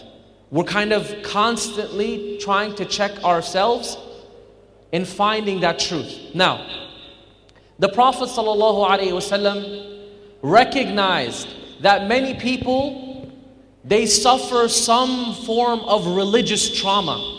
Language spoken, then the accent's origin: English; United States; I grew up in America.